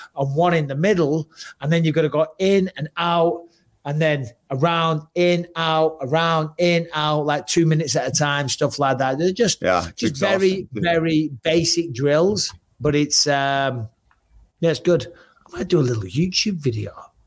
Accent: Clitheroe, North West England, United Kingdom; So I'm from Clitheroe.

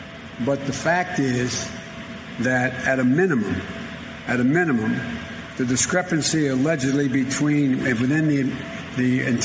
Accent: Wilmington, Delaware, United States; Where is the Wilmington, the Delaware State News? I mean, Delaware News Journal, I should say. That's my hometown team.

